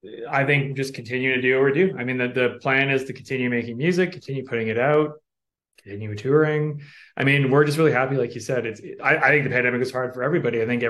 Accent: Saskatchewan, Canada; Well, I'm from Saskatchewan, and I was never really a big fan of the X as a kid.

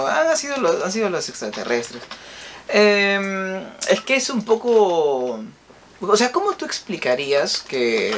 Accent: Argentina; Yo soy argentino

